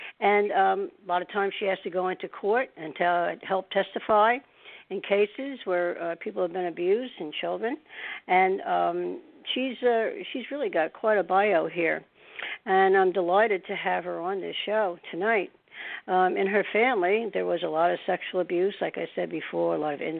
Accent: New Jersey, United States; I'm from New Jersey, so we're not far away.

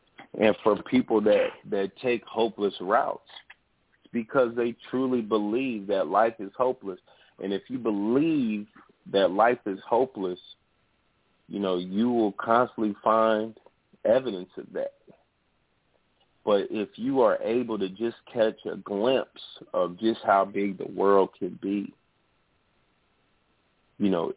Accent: Illinois, United States; When I got old enough to drive, my father, you know, I'm from Central Illinois, my father would send me to neighboring cities on weekends.

